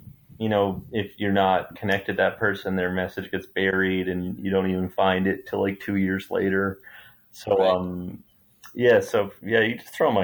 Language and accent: English; Vermont, United States; born and raised in Vermont, it was my solemn duty.